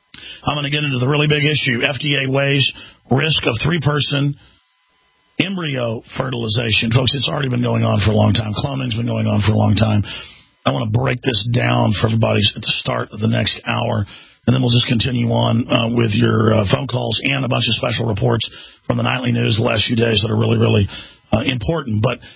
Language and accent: English; Dallas, Texas, United States; born there; And I've been going to Luby's since I was knee-high to a grasshopper, since I was born in Dallas, Texas.